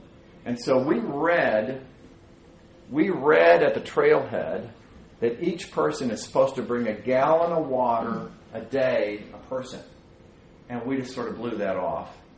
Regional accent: Dallas, Texas, United States; I grew up in the Dallas area, but I spent a lot of time in West Texas.

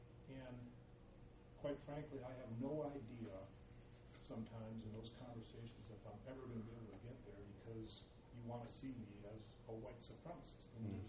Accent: Chicago, Illinois, United States; also born or lived in Detroit; now in San Jose, United States; I live in San Jose now, but I'm from Chicago and Detroit.

